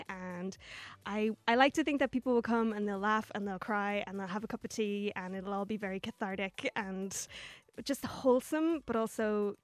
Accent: Ulster, Ireland; I'm obviously from Donegal, everybody.

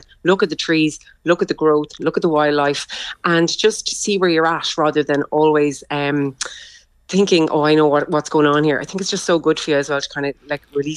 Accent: Galway, Connacht, Ireland; I'm from Galway

